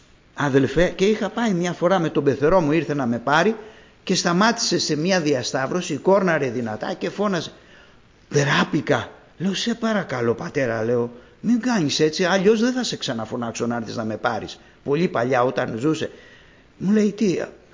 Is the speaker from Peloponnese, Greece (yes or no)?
yes; Corinth, Peloponnese, Greece; όταν ήμουν μικρός, όλα τα παιδιά κάναν φασαρίες στην εκκλησία, όταν ήμουν μικρός εκεί στην Κόρινθο